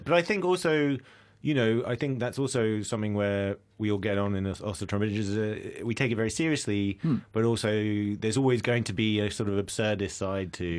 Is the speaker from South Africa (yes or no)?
no; England, United Kingdom; Englishness, English humour, which this gets, perhaps we pass on it into in a certain sense because we are English.